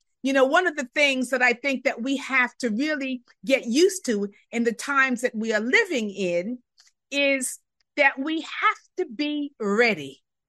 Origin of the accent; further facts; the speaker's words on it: New York City, New York, United States; also born or lived in West; I'm from New York City and the West, and I lived in Syracuse for a number of years.